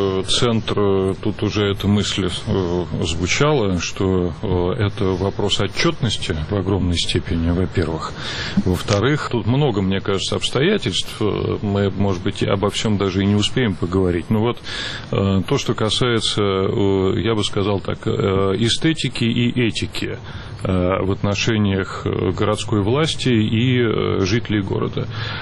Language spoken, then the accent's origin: Russian; Moscow, Russia; Значит, центр Москвы сейчас... Убеждаете вы меня в обратном или нет, но для меня